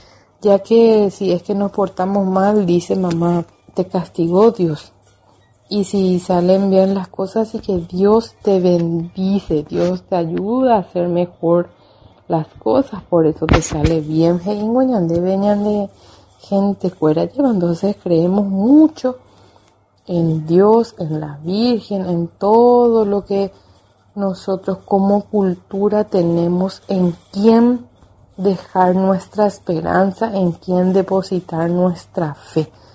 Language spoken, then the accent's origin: Spanish; Paraguay; nos recuerda que somos paraguayos y que por naturaleza somos creyentes y devotos a nuestra imagen, a nuestra religión